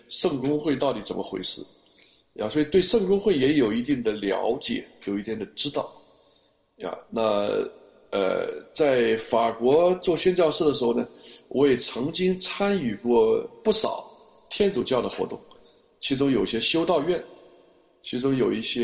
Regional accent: China; now in Paris, France; 我就告诉他，我说我是中国人

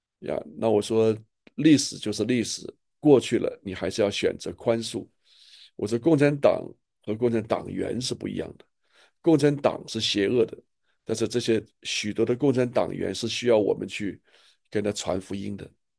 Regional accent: China; 我虽然从大陆来。我过往呢，我的背景啊，我的成长环境也跟共产党吧也有许多的渊源

